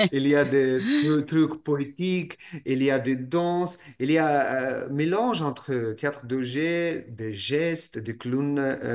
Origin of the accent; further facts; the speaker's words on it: Russia; French is a second language; le fait que je suis russe